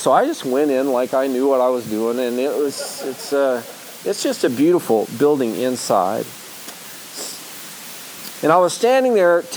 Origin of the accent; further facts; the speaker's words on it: Detroit, Michigan, United States; We are from Detroit, and I enjoy taking pictures of Detroit.